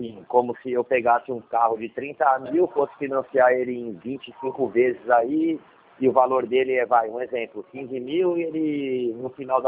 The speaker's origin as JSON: {"language": "Portuguese", "region": "São Paulo", "country": "Brazil", "tie": "born or raised there", "lives_now": "Jundiaí, Brazil", "said": "eu sou nascido e criado em São Paulo, atualmente eu moro em Jundiaí."}